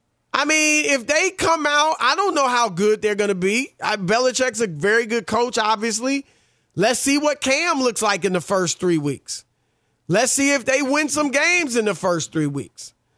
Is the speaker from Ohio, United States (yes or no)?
yes; Cleveland, Ohio, United States; I'm sorry, and I'm from Cleveland, one of the many places I'm from. I was just there this past weekend.